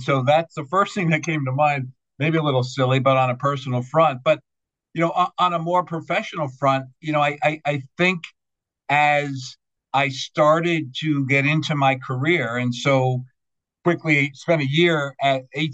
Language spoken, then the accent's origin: English; Queens, New York, United States; It comes naturally. I'm from New York, from Queens.